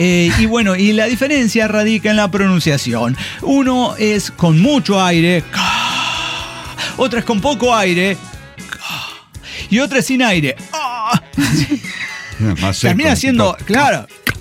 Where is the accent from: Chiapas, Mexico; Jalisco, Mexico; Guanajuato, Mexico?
Guanajuato, Mexico; a mí me vale verga, soy de Guanajuato.